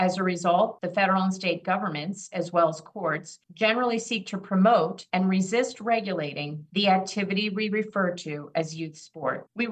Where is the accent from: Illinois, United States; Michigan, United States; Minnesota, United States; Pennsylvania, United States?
Illinois, United States; I grew up in the Chicago suburbs, actually. And I think that growing up in Illinois is important